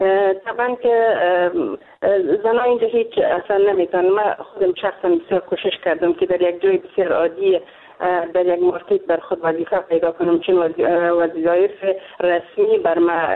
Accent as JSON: {"language": "Persian", "country": "Afghanistan", "moved": "yes", "said": "ما یک افغان هستم، اینجا مهاجر آمدیم."}